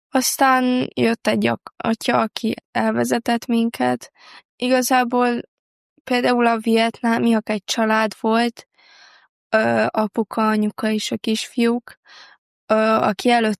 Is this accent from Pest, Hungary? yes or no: no; Zalaegerszeg, Zala, Hungary; és Zalaegerszegről jöttem.